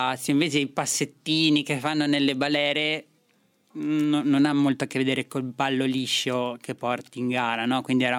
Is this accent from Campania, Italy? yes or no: no; Trentino-Alto Adige, Italy; perché io sono nata e cresciuta in Trentino